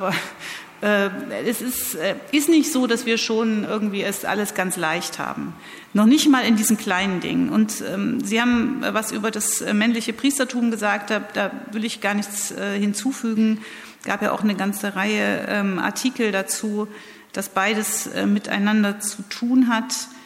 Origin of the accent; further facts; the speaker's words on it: eastern Germany, Germany; Und das sage ich jetzt als Ostdeutsche